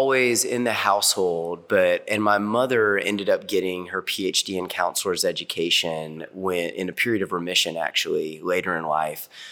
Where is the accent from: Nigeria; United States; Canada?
United States; Houston, Texas; born there; So I was born in Houston, Texas, and baptized into the Episcopal Church as an infant.